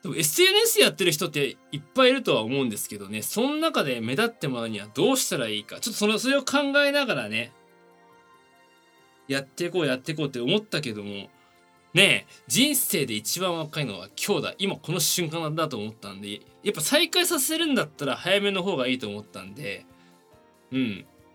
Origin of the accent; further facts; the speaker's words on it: Tokyo, Japan; 東京都生まれ東京育ちでございます。